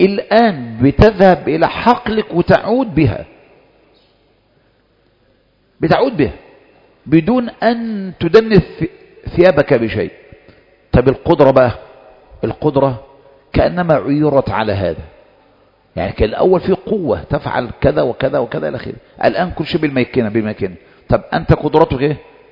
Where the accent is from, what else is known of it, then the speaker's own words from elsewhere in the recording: Egypt; وهكذا كنا عندنا في مصر، كانت المرأة المحجبة